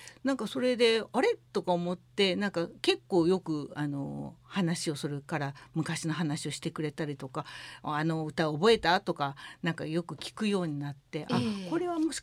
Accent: Nishinomiya, Hyogo, Japan; moved away as an adult; now in Takarazuka, Japan; 生まれ育ち、結婚するまで、はい、西宮で、結婚してから宝塚の方に、

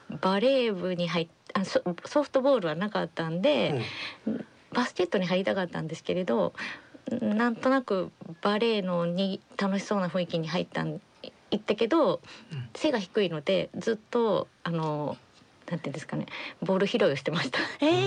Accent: Kobe, Hyogo, Japan; 神戸です。

